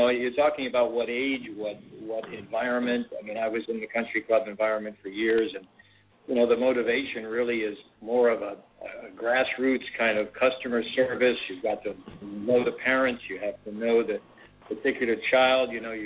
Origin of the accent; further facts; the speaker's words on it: New England, United States; Basically, I grew up in the New England area and just played indoors, outdoors